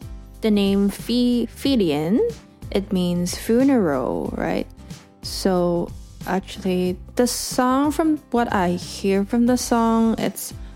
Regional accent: Hong Kong; English is a second language; This song is actually so famous that I'm from Hong Kong, and my Hong Kong friends are talking about

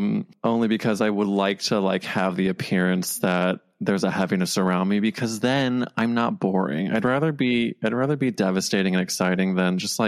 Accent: St. Louis, Missouri, United States; Yes, and maybe because we're both from Missouri, there's kind of a kindred trauma there.

